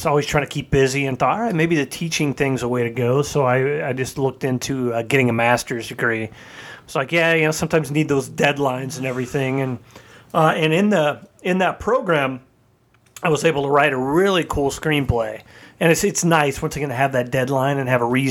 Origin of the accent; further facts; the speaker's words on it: Florissant, Missouri, United States; I grew up in an area called Florissant.